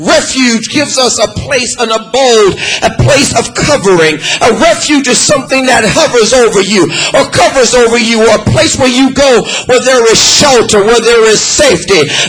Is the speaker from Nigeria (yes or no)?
no; Los Angeles, California, United States; I'm from California, I'm a native of Los Angeles. We have earthquakes, hundreds of them every single day.